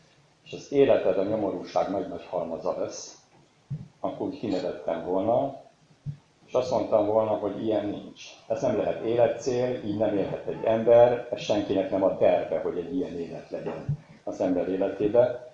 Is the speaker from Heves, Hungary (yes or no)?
no; Galgamácsa, Pest, Hungary; Én konkrétan Galgamátláról jöttem, Aszód mellől, Budapest mellől egy 40 kilométerre